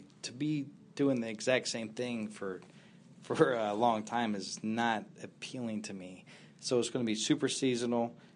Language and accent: English; Ohio, United States; But then I moved back to my hometown. I've got two daughters there, and I was like, well, let me try to live here, but it's a super small place in Ohio.